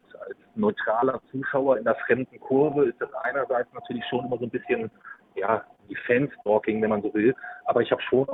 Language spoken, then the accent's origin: German; Hesse, Germany; Wir kommen aus Nordhessen